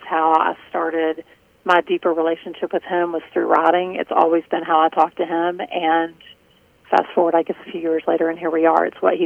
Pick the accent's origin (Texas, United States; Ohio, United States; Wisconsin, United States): Texas, United States; I talk about football because I'm a Texan.